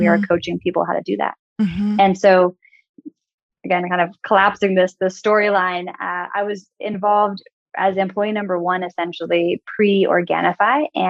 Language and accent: English; California, United States; Growing up, I grew up in Northern California on, kind of like a farm. It was 40 acres.